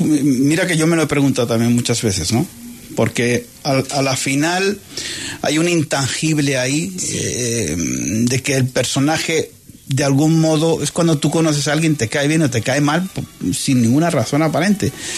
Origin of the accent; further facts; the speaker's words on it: Albacete, Castilla-La Mancha, Spain; now in Colombia; desde que me mudé a Colombia en Bogotá